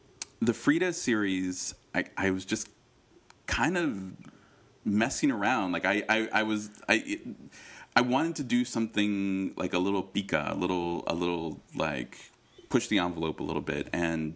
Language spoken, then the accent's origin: English; California, United States; growing up in the Bay Area, where there's more of a sense of collective and community and artists supporting each other